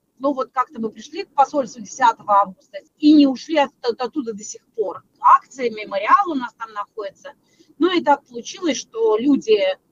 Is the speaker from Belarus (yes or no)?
yes; Belarus; moved away as an adult; now in Lithuania; у меня белорусский паспорт. Я уехала, правда, из Беларуси жить в Литву на постоянное жительство 21 год назад, выйдя замуж за своего мужа.